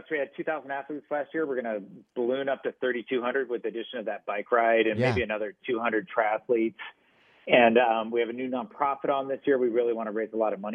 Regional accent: Arizona, United States; also born or lived in Santa Barbara; I mean, I grew up in Arizona, so I was always doing the pool swims. And then I moved to Santa Barbara

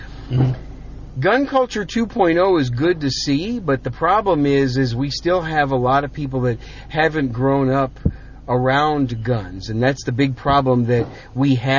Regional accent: New York City, New York, United States; born there; You know, I was born in New York City. Fortunately, I was not raised in New York City.

